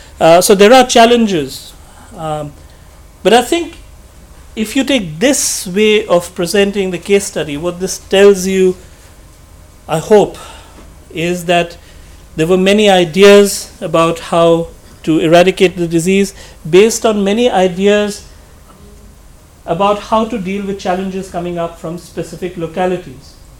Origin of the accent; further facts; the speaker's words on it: Delhi, India; I'm Indian, but from Delhi